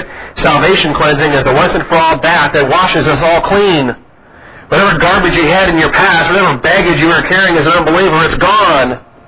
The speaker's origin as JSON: {"language": "English", "region": "Washington", "country": "United States", "tie": "born or raised there", "lives_now": "Texas, United States", "said": "I mean, I grew up in Washington. Maybe I got to illustrate this. If you grow up here in Texas and you don't have a whole lot of fireplaces, you don't build a whole lot of fires."}